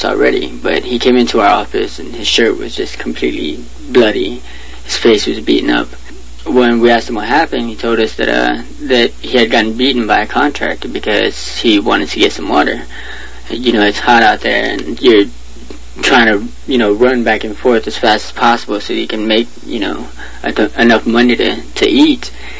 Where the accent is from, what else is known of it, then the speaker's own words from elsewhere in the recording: Immokalee, Florida, United States; Yeah, I grew up in Immokalee. I was born and raised there.